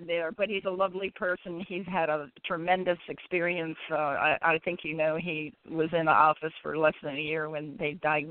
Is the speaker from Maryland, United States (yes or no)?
yes; Linthicum, Maryland, United States; Right down Route 97 into Linthicum, and I was raised in Linthicum. When my mom and dad had their house there, I grew up and graduated in Anne Arundel County from high school